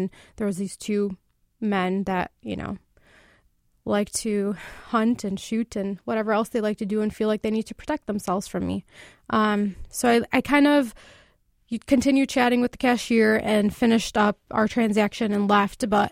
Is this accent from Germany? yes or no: no; United States; I'm an American, I'm a Muslim, and I contribute every day.